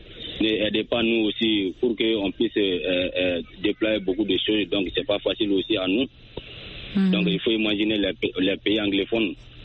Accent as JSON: {"language": "French", "region": "Bamako", "country": "Mali", "tie": "born or raised there", "also_born_or_lived": "Côte d'Ivoire", "said": "parce que je faisais commerce en Côte d'Ivoire, maintenant je suis dans mon pays natal à Bamako"}